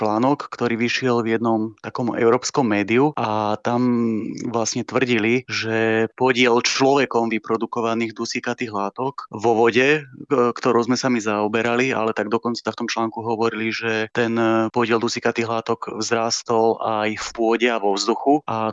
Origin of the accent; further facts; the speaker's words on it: Bratislava, Bratislava Region, Slovakia; aj keby si nepovedal, že som z Bratislavy, tak poslucháči by to asi odhalili, lebo ja aj keď sa snažím tak pekne zmekčovať, tak mne to nejde